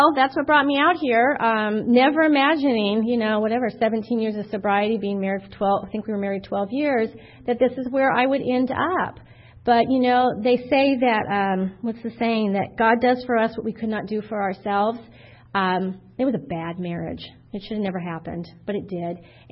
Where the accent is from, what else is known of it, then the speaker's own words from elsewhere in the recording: Alpine, California, United States; I'm from Alpine, Orange County, Alpine, totally two different worlds.